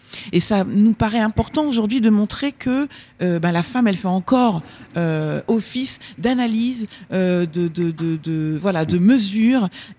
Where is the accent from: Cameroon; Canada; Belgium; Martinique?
Martinique; Je suis martiniquaise